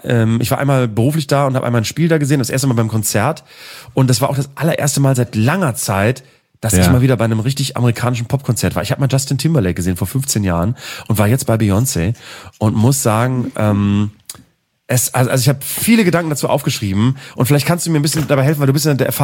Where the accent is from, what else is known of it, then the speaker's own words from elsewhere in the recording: Cologne, North Rhine-Westphalia, Germany; Man hat nicht viel als Kölner, außer die anderen Kölnerinnen und Kölner.